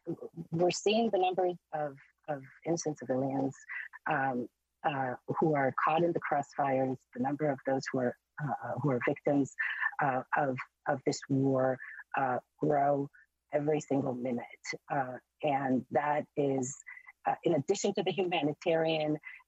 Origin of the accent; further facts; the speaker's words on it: Israel; So I, first of all, speak as an Israeli citizen, as an American citizen, as a person who is observing everything that is happening with my experience having grown up in Israel